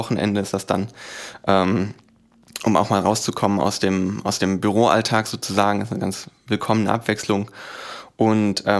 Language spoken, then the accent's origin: German; Offenbach, Hesse, Germany; war in Offenbach, wo ich herkomme, auch aktiv so ein bisschen